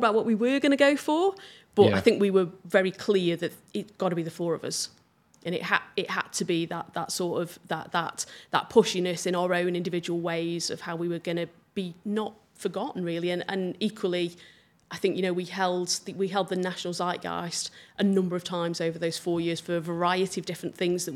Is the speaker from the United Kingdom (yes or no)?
yes; Stoke-on-Trent, West Midlands, United Kingdom; And they also know I come from Stoke-on-Trent because the question's always about Stoke-on-Trent.